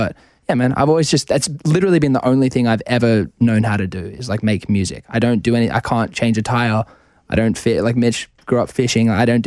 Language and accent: English; Australia; I feel like maybe it's being Australian, and I've struggled with this for a while.